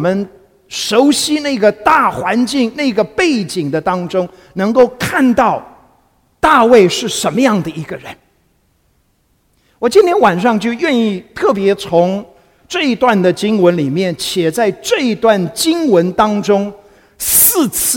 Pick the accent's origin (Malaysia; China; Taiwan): Taiwan; Kaohsiung; 我记得从小那时候在台湾的南部，在高雄出生长大